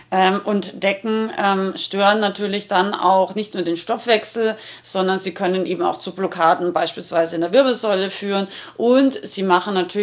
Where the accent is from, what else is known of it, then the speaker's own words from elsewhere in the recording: Rauris, Salzburg, Austria; versteht man, glaube ich, als Ausländer kein Wort, weil ich richtig harten Dialekt rede. Ich komme aus dem Pinzgau, aus Rauris, und also aus dem Gebirge in Salzburg.